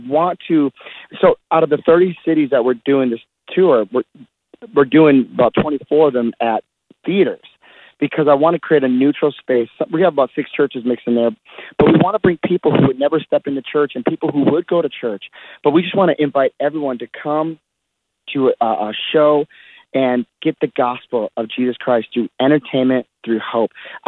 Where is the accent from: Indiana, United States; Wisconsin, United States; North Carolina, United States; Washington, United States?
Wisconsin, United States; Milwaukee; I'm from Milwaukee. I'm just, you know, I'm pinching myself.